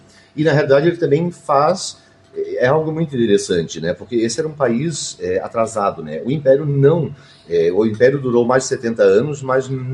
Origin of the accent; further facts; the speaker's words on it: Londrina, Paraná, Brazil; Eu sou de Londrina, nós temos 90 anos.